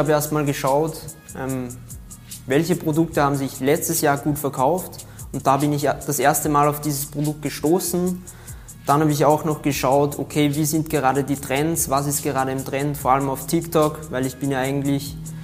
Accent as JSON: {"language": "German", "town": "Linz", "region": "Upper Austria", "country": "Austria", "said": "ich komme aus Linz, Österreich"}